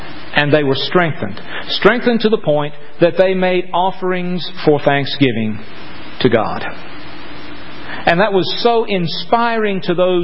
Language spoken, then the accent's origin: English; the South, United States; because we were raised in the South and our mamas taught us to do that.